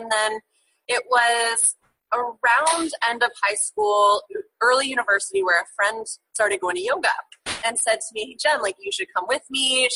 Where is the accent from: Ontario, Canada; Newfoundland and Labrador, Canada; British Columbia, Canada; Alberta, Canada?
Ontario, Canada; Ajax; now in Costa Rica; as Megan said, and I'm from Toronto, Canada, just outside of the city, a small suburban town, Ajax, and I am currently in Costa Rica right now